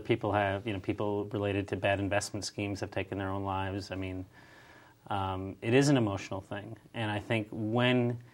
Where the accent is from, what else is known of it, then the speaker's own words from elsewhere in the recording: St. Paul, Minnesota, United States; St. Paul, Minnesota.